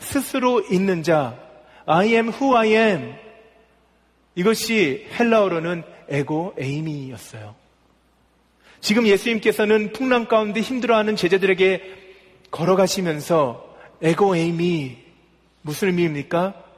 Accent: South Korea; 근데 우리는 의지의 한국인이잖아요.

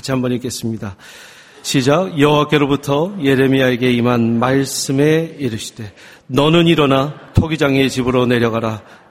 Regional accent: United States; 미국에서 왔어요. 제가 이렇게 조선인처럼 생겨도 미국에서 지낸 시간이 더 많아요.

